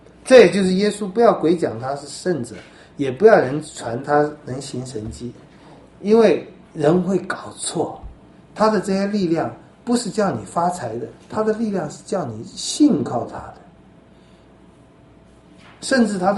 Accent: Taiwan; 照我们台湾人的商业头脑

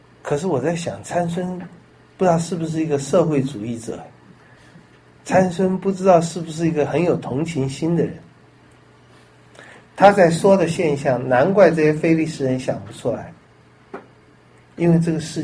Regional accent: China; 哎呦，这很有我们中国人的这个习惯

